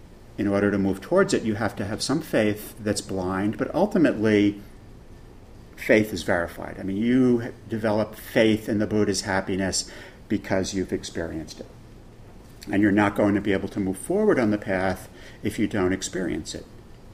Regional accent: New York, United States; You know, I'm a meditator. You know, I'm a New Yorker.

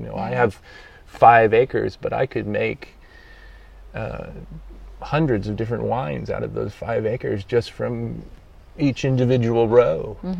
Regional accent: United States; And he immediately clocked my accent and said, "You are English?" And I said, no, I'm American.

